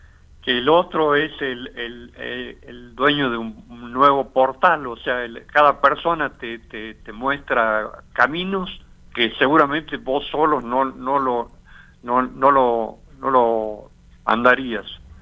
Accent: Salta, Argentina; moved away; yo una de las cosas por las que me fui de Argentina, de Salta, de Latinoamérica, era por la falta de libertad.

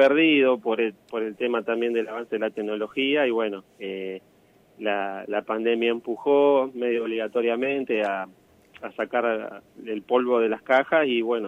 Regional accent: Intendente Alvear, La Pampa, Argentina; now in Salta, Argentina; De Intendente Alvear.

